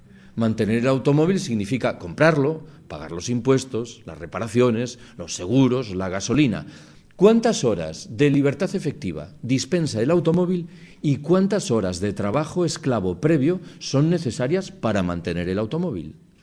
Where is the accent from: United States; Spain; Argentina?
Spain; Galicia; Yo soy gallego.